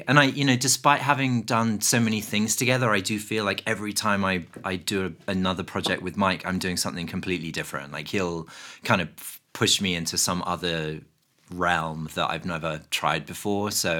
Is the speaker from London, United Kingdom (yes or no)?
yes; London, United Kingdom; moved away as an adult; also born or lived in New York; now in Los Angeles, United States; I grew up in West London, and then I moved to New York, and I lived there for 15 years. I moved there in like 2002, and then I've been in LA for 5 years. So yeah, I've been in the States for about 20 years.